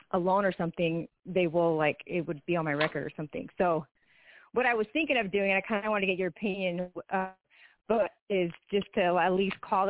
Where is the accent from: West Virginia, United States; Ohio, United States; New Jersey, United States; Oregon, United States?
Oregon, United States; I'm from Oregon.